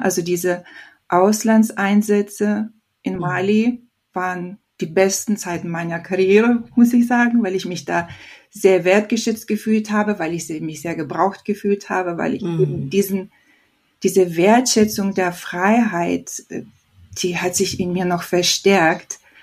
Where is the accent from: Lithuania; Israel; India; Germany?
Lithuania; Also ich bin gebürtig aus Litauen und habe seit einigen Jahren die doppelte Staatsangehörigkeit. Ne? Nicht nur die litauische, sondern auch die deutsche. Und in dieser Krisenzeit, ne, war ich in meiner Heimat